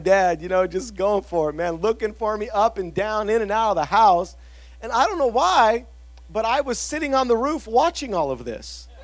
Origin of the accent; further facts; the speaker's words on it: Salinas, California, United States; I grew up in North Salinas near Natividad High School, and 831 represent. No. And so I grew up right there on Lassen Avenue